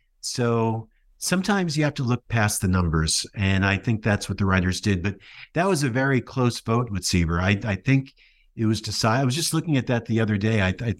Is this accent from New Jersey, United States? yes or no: yes; New Jersey, United States; You know, I grew up in New Jersey, and you know, I rooted for the Mets and the Yankees